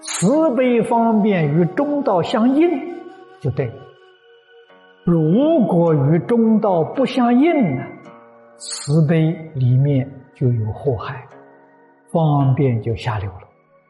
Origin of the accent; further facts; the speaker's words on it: China; 我们中国人常讲忠心报国